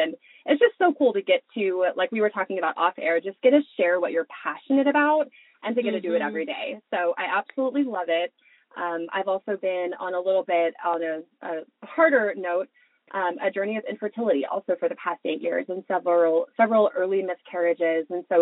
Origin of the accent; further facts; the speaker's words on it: Texas, United States; But yeah, born and raised in Texas, and then got married around 24. I've been married for about 8 years to my husband, Zach.